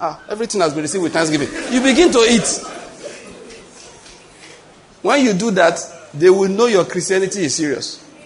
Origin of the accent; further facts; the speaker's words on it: Ondo, Nigeria; my wife is from Delta State, even though I'm from Ondo State.